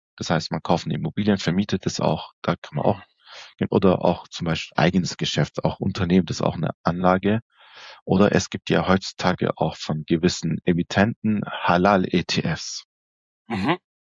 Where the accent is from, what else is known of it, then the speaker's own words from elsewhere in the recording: Stuttgart, Baden-Württemberg, Germany; Ansonsten bin ich in Stuttgart geboren und aufgewachsen. Ich sage immer, ich bin ein türkischer Schwab.